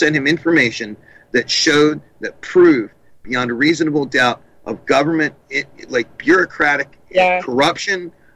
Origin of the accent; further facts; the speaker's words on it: New Jersey, United States; Look, I come from New Jersey. I'm very, very familiar with Trump.